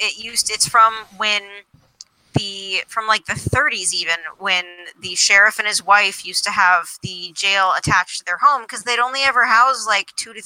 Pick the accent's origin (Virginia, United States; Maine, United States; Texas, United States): Maine, United States; I'm from Maine originally, and I grew up in a pretty liberal household.